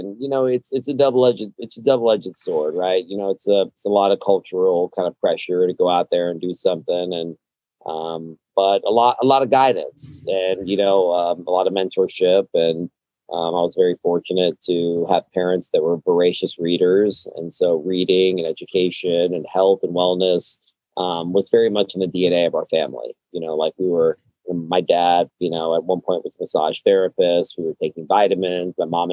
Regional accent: Austin, Texas, United States; born there; So I was born in Austin.

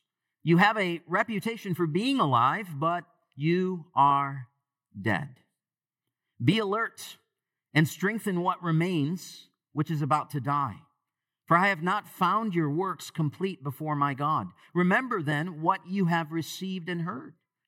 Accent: Michigan, United States; I can think of the church that I grew up in Michigan in the 80s that was preaching the gospel faithfully.

